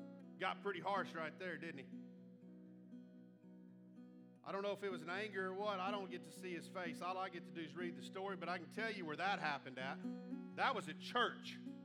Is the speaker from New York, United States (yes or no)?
no; Sea City, Texas, United States; we were in Abilene, and I grew up in Sea City